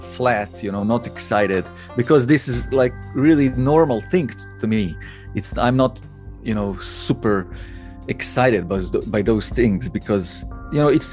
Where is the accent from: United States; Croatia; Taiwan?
Croatia; one hiker asked me, like, "What's your name?" And I'm like, " … from Croatia."